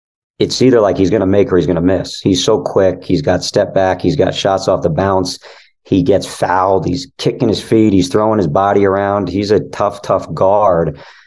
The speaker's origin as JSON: {"language": "English", "region": "New Jersey", "country": "United States", "said": "I'm from Jersey. I don't have the accent."}